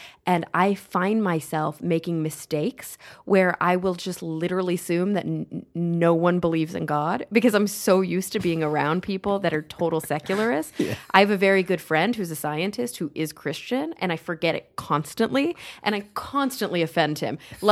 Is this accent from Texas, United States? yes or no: yes; Plano, Texas, United States; also born or lived in Denton; So I grew up in Plano, born and raised.